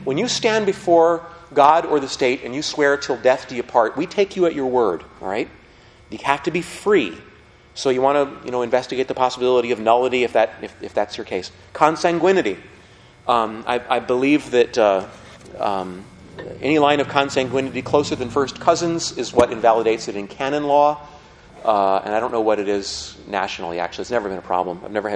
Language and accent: English; Billings, Montana, United States; When I'm a little boy, I grew up in Billings, Montana. And right next to an Indian reservation, so I got lots of Indian stories.